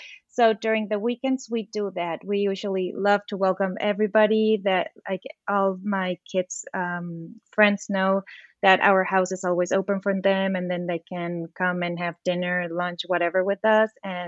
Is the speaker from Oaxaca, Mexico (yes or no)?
yes; Oaxaca, Mexico; now in Los Angeles, United States; So moving to LA, I absolutely loved it. Like, I grew up in Oaxaca watching Saved by the Bell and Full House. Obviously, they were all dubbed, they were all in Spanish